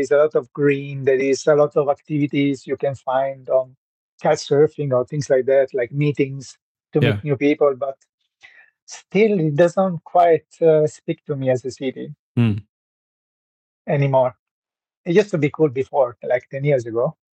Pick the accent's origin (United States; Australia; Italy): Italy; English is a second language; now in Berlin, Germany; But I'm Italian of origin, so